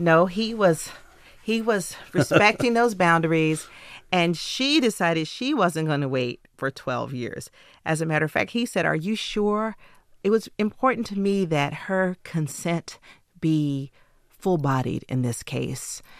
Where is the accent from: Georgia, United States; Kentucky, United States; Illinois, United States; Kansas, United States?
Georgia, United States; Atlanta; because I consider myself to be a Southern writer. I was born and raised in Atlanta.